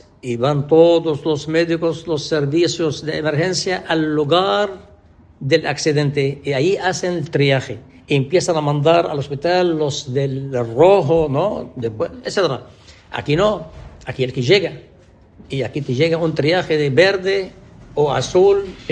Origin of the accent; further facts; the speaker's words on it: Tyre, South Governorate, Lebanon; porque yo soy de Tiro